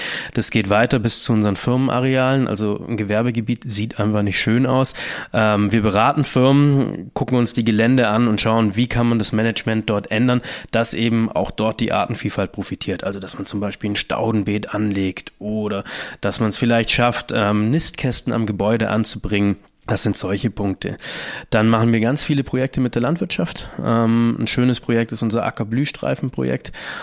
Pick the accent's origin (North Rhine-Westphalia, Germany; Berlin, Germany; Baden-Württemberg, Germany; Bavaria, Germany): Baden-Württemberg, Germany; Langenargen; Ich bin aufgewachsen in Langenargen am Bodensee, relativ naturnah, ich hatte es nicht weit zu Argen.